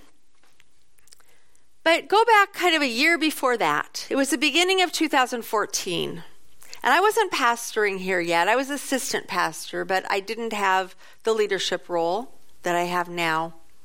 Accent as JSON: {"language": "English", "region": "Oregon", "country": "United States", "tie": "born or raised there", "said": "I grew up in Central Oregon. Ponderosa pines are really familiar to me."}